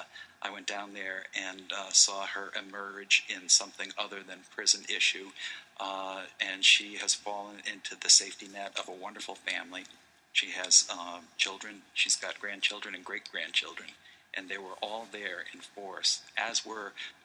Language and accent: English; Norwich, Connecticut, United States; I grew up in Norwich, Connecticut